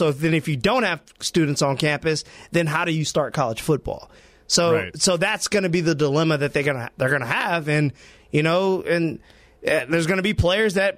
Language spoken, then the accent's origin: English; Tuscaloosa, Alabama, United States; I'm from Tuscaloosa. I live, you know, in Tuscaloosa. Went to high school and college there.